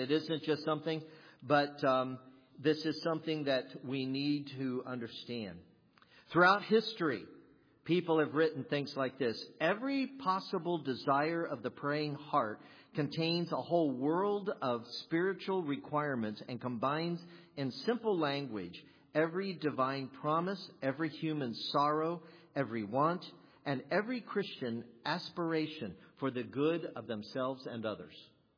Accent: Ohio, United States; I will admit, I'm from Ohio, I'm a Yankee.

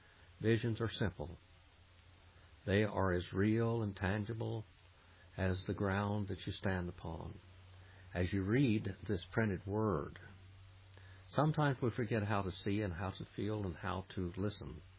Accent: United States; I am Native American in origin and race.

